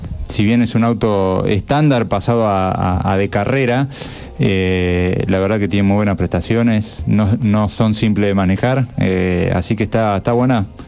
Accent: Rojas, Buenos Aires Province, Argentina; De donde soy yo, de Rojas, sí es mucho más del rally.

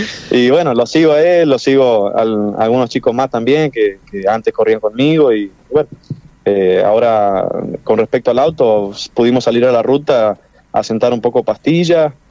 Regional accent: Charata, Chaco, Argentina; es el sueño que siempre tuve, tener algo en Charata, en mi pueblo, y de acá ir a recorrer el país.

